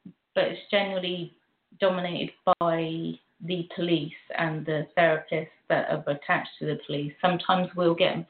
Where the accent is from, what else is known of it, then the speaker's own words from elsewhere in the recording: United Kingdom; being that I'm from Britain, obviously. You can hear the old accent.